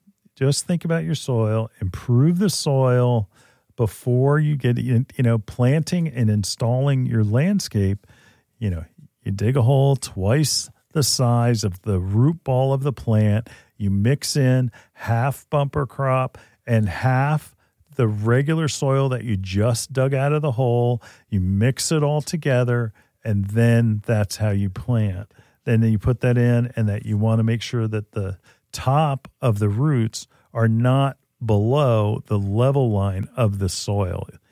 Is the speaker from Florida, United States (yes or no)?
no; New Jersey, United States; But in Northern Jersey, absolutely. There's a lot of, I mean, my hometown where I lived, you know what the name of my street was?